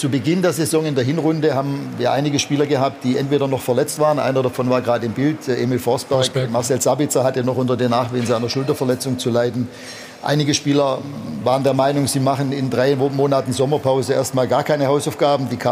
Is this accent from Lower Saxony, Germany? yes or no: no; Backnang, Baden-Württemberg, Germany; Meine erste Trainerstation im Männerbereich war mit 25 in meiner Heimatstadt in Backnang